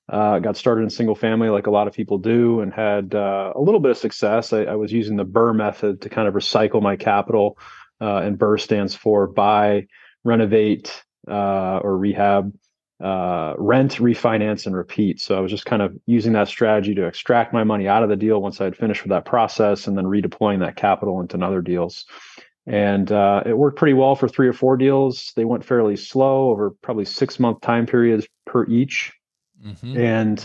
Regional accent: Boston, Massachusetts, United States; now in Indianapolis, United States; I'm originally from the East Coast, Boston, Massachusetts.

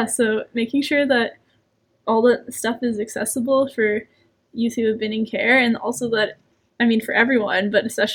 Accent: British Columbia, Canada; now in Quebec, Canada; I had to figure out the healthcare system in Quebec because I came from British Columbia

